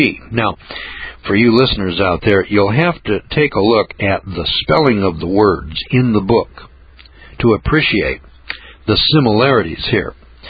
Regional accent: the West, United States; You know, I'm from the West, and many of the names of streams and counties and place names are Indian names

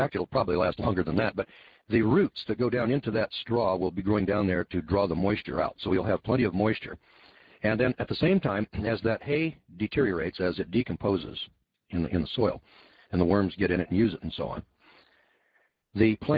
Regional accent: Rust Belt, United States; I'm a snowbird from the Rust Belt

